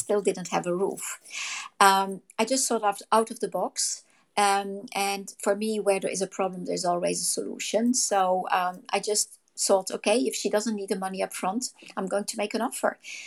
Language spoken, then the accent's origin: English; France; also born or lived in Netherlands; my roots are Dutch. … is Dutch. My parents were Dutch, but I grew up in France and I've lived there most of my life, but I've never felt home there.